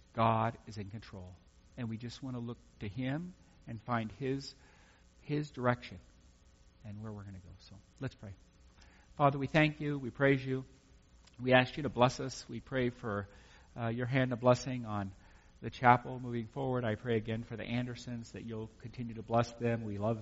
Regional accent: California, United States; I was raised in California for my whole life, so I guess I kind of got the idea on that.

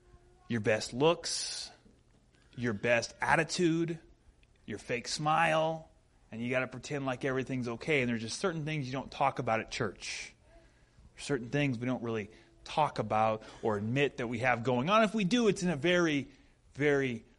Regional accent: the South, United States; I grew up in the South, so there's this one. Oh, bless their heart.

